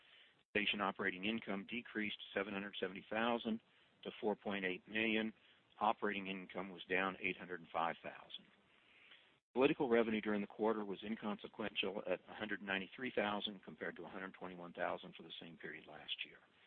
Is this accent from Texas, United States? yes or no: no; Indiana, United States; I remember growing up in Indiana and hearing these types of giveaways